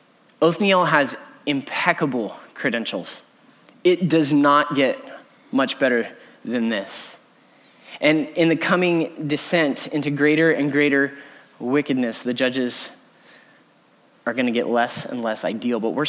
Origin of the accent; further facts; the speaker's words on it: United States; I love baseball because I'm an American